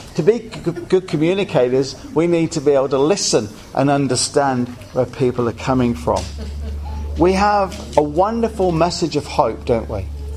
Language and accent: English; England, United Kingdom; now in Australia; And I'm English, and I'm just not into this AFL obsession